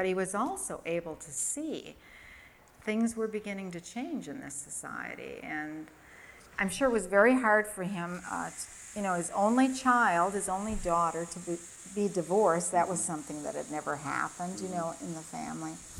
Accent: Sheboygan, Wisconsin, United States; Growing up in Sheboygan, on the edge of the city

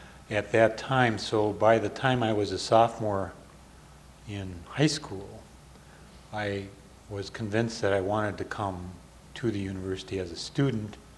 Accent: Chicago, Illinois, United States; also born or lived in Sioux City, Iowa; I was born and raised in Chicago, except for a few years where I lived in Sioux City, Iowa.

